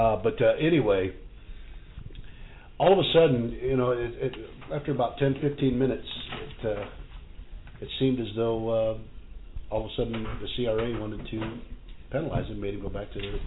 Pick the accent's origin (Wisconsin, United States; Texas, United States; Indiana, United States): Indiana, United States; since we're from Indiana in the Midwest